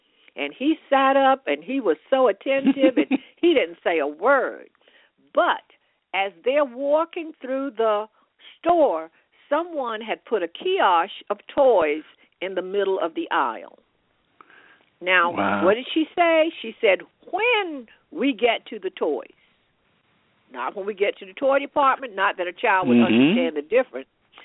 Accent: the South, United States; And I grew up in the South where people did send you to get your own switch.

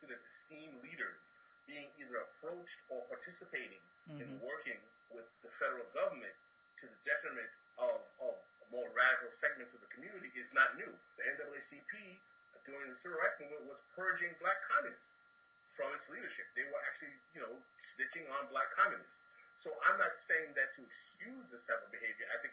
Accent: New York City, New York, United States; go-to respectable civil rights leader was not always the position that he was viewed as when I was growing up in New York City.

